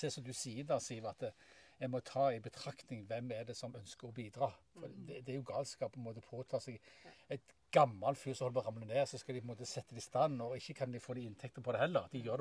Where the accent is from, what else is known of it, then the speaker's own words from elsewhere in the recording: Stavanger, Rogaland, Norway; Og så sier det du bergenser, jeg er fra Stavanger.